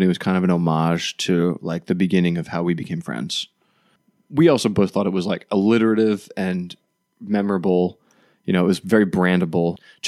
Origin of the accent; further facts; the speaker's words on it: Philadelphia, Pennsylvania, United States; I grew up in Philadelphia or in the suburbs of Philadelphia.